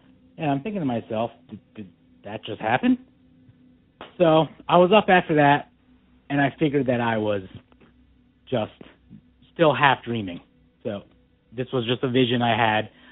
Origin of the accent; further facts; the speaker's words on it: New Jersey, United States; I'm from New Jersey.